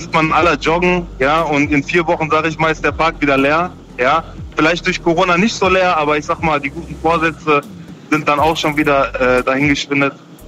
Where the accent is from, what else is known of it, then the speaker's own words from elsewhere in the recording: North Rhine-Westphalia, Germany; Also ich komme aus dem Ruhrgebiet, bei uns ist das ein bisschen anders